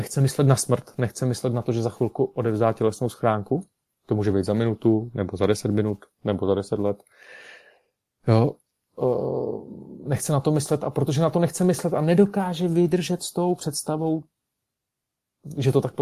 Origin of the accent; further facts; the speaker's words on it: Karlovy Vary, Karlovy Vary Region, Czechia; jsem se pozastavil takhle jednou v noci nad Karlovými Vary, nad mým rodným městem